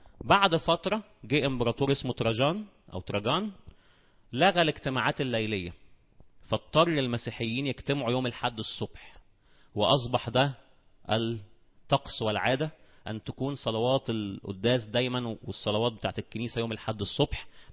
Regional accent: Egypt; وبشر عندنا في مصر والخمس مدن الغربية

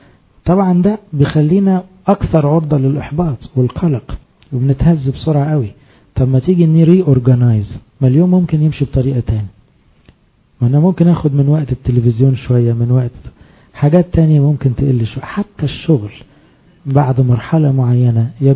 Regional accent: Egypt; احنا برضو عندنا كمصريين

